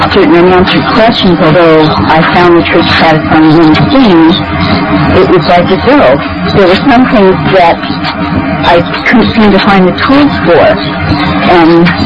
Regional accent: California, United States; I'm from Southern California

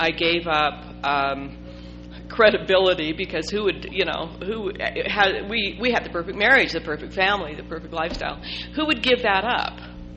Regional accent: Salt Lake City, Utah, United States; also born or lived in Switzerland; Salt Lake was a small city when we were growing up, and we grew up in Liberty Park, Fairmont Park. I had a lot of freedom, attended Salt Lake City schools, graduated from South High School

